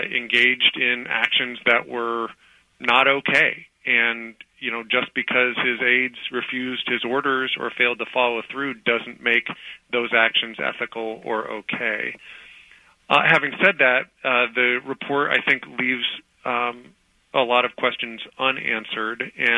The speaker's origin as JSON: {"language": "English", "country": "United States", "said": "And I don't say that as a Democrat. I say that as an American who wants to protect the integrity of our election system."}